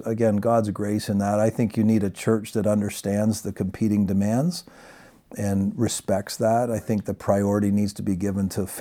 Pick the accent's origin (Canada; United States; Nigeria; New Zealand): Canada; I'm a Canadian.